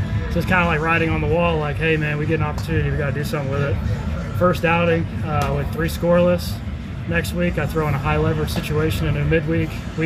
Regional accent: San Angelo, Texas, United States; San Angelo, Texas, baby.

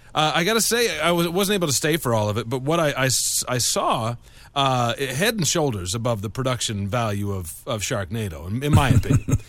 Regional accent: Indiana, United States; This all happens in my home state of Indiana.

